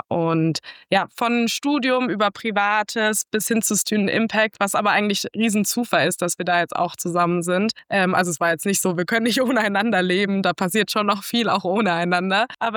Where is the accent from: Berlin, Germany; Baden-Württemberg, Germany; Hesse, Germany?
Baden-Württemberg, Germany; now in St. Gallen, Switzerland; ich bin 24 Jahre alt. Ich komme aus der Nähe von Stuttgart, also aus Süddeutschland, wohne jetzt aber schon über 5 Jahre primär in der Schweiz, im wunderschönen St. Gallen